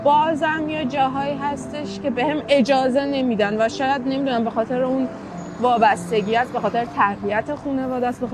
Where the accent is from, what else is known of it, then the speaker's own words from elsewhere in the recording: Hamadan, Iran; من همدانیم. حالا اینجا دارم درس میخونم، سر کار میرم.